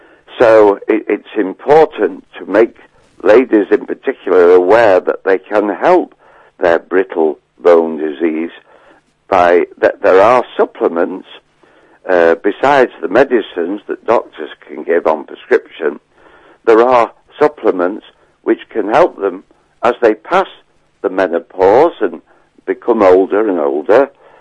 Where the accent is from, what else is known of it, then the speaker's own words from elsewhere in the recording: United Kingdom; So as I'm a British pharmacist, I have a pharmacy in Prestwich, Manchester